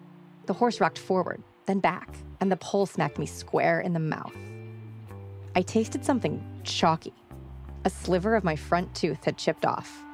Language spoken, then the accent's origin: English; St. Louis, Missouri, United States; In my story, that moment came on September 8th, 1998, a Tuesday night, in my hometown, St. Louis.